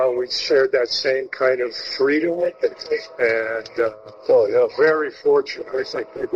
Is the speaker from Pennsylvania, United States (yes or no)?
no; Massachusetts, United States; I grew up in Western Mass, and it was the same thing for us.